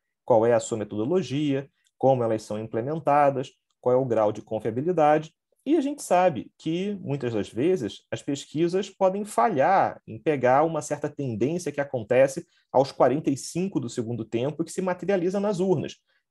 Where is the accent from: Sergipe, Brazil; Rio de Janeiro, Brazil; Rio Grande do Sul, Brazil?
Rio de Janeiro, Brazil; Bom, eu sou do Rio de Janeiro, né?